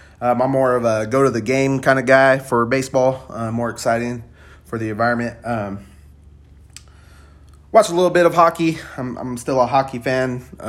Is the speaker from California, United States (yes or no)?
yes; Sacramento, California, United States; Always, always exciting being a Californian myself from Sacramento, California.